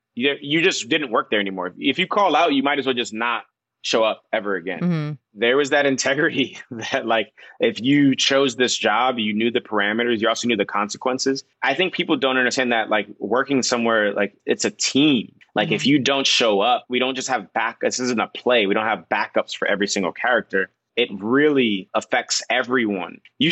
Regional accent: New York, United States; So, like, you know, growing up in New York, it's such a melting pot.

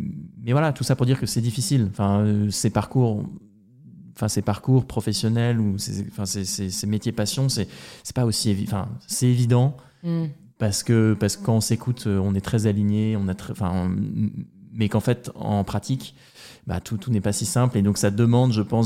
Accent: Normandy, France; born there; C'est sûr que moi, je ne suis pas né au Canada, je suis né en Normandie, je connais bien la pluie, un peu moins bien la neige.

